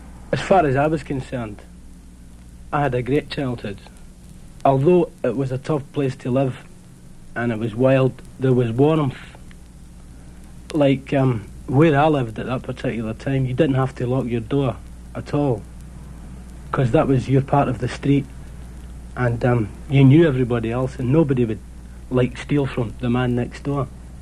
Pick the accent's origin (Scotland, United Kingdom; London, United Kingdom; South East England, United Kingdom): Scotland, United Kingdom; Glasgow; If my accent sounds a little bit strange to you, that's because I come from Glasgow, which is in Scotland. Everybody in Glasgow speaks like that. I grew up there in that city